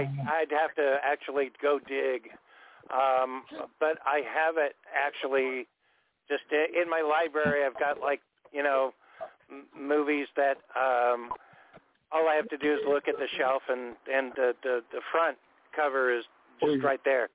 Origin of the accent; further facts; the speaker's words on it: California, United States; I'm sure I could adapt if I went somewhere else, but I'm still staying in I'm a Californian all my life.